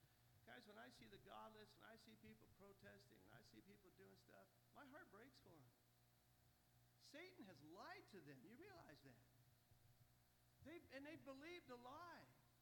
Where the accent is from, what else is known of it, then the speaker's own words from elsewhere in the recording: Buffalo, New York, United States; now in Missouri, United States; I'm from Buffalo, New York. I grew up in New York. I had poor grammar, just so you know. And I didn't pronounce words very well. I've since learned to speak Missourian so you all can understand me.